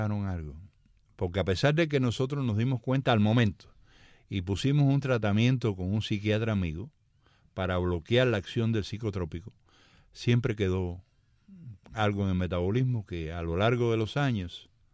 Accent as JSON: {"language": "Spanish", "country": "Cuba", "moved": "yes", "lives_now": "United States", "said": "los últimos 5 años que estuve en Cuba. Porque yo salí de Cuba en el año 99."}